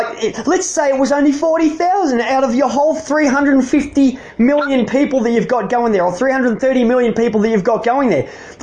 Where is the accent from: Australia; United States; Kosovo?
Australia; Because Australia, I'll tell you right now, being an Australian, I've known since a young boy that everything that happened in America, it comes over to here in Australia and we follow it.